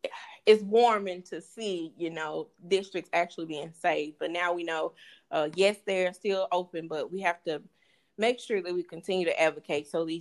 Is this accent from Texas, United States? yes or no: no; Elaine, Arkansas, United States; I'm from Elaine, and our school was closed. I was part of the last graduating class in 2006